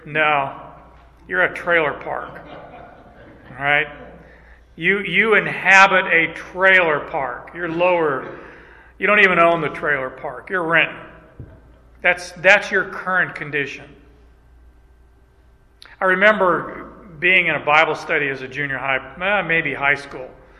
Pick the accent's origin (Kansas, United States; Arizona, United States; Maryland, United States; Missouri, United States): Arizona, United States; I was born and raised in Arizona. I was the first one in our whole family of any of … to be born in the United States.